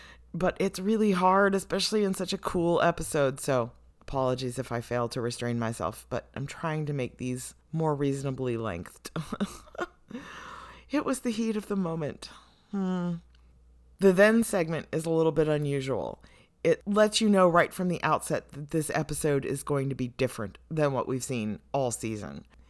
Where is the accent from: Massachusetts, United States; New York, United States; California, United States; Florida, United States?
Florida, United States; Miami; I grew up in Miami. I know exactly where they are. It's way down there.